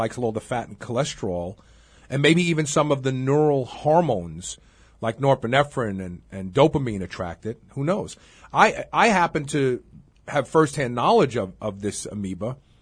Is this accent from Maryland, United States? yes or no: no; Brooklyn, New York, United States; Back when I was a kid growing up in Brooklyn, the nice way of saying the word was coochie.